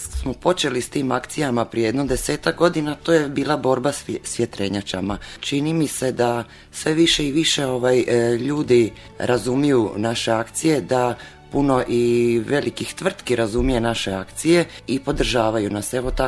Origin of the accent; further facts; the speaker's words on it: Croatia; Kod nas u Hrvatskoj to još nije dobro zaživjelo.